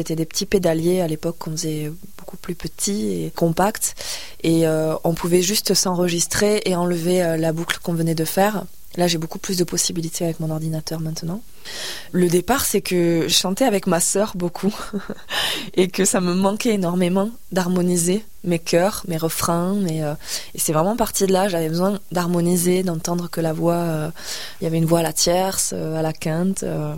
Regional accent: Occitanie, France; J'adore écrire, j'écris en français. Et puis je viens de l'Aude, donc toute cette culture aussi, cathare et troubadour, m'a beaucoup nourrie. J'en suis imprégnée.

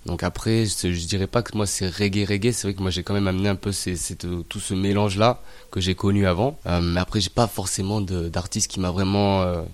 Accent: Provence-Alpes-Côte d'Azur, France; Il est vrai du coup que j'arrive de la région des Hautes-Alpes. Alors moi d'origine je suis malgache, mais j'ai grandi dans la région des Hautes-Alpes, plus précisément, alors pas à Gap, mais dans le Champsaur.

